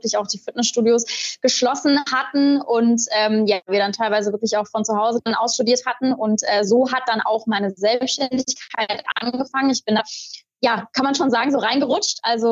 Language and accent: German; Mainz, Rhineland-Palatinate, Germany; ich komme gebürtig aus Mainz